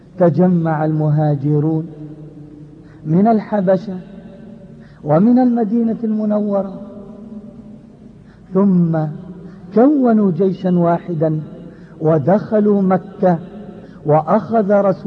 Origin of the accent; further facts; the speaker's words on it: Palestine; فأنا ابن فلسطين، والجراحة التي في أعماق أبناء فلسطين في الكويت هي في أعماقي